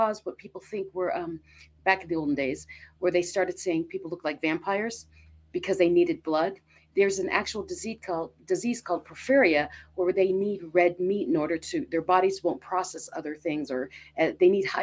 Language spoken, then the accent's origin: English; Philippines; growing up in the Philippines, that was a whole thing